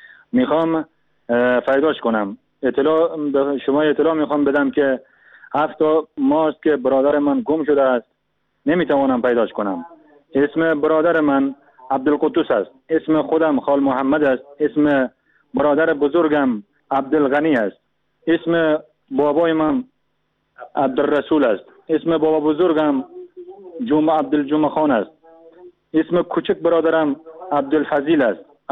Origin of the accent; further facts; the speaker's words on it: Afghanistan; now in Turkey; من از افغانستان آمدم به ترکیه.